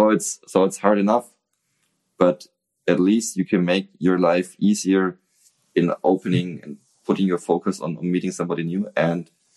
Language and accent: English; Nuremberg, Bavaria, Germany; I love Nuremberg. Mm. That's my hometown.